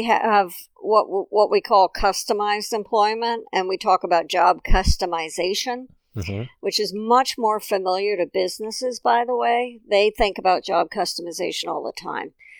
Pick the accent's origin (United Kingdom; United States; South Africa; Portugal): United States; Wisconsin; Okay, so I thought I'd start with Wisconsin, my home state